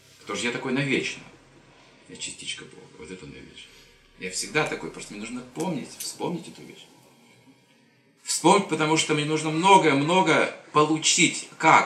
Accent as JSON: {"language": "Russian", "country": "Kazakhstan", "said": "Давайте разберемся с собой, кто же я на самом деле, серьезным образом. Я казах."}